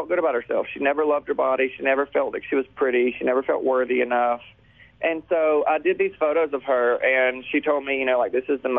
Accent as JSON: {"language": "English", "town": "Bessemer", "region": "Alabama", "country": "United States", "tie": "born or raised there", "said": "I didn't grow up in Birmingham. I grew up outside of Birmingham in a city called Bessemer, Alabama."}